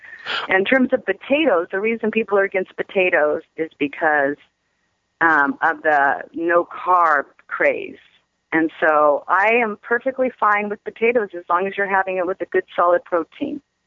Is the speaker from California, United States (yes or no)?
yes; Venice Beach, California, United States; I know that's kind of out there, and I know I'm from Venice Beach and all that.